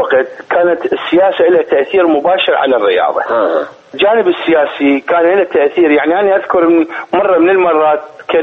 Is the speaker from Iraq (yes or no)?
yes; Iraq; moved away as an adult; انا بالنسبه لي طلعت من 80 من العراق، عمري 22 سنه 21 سنه.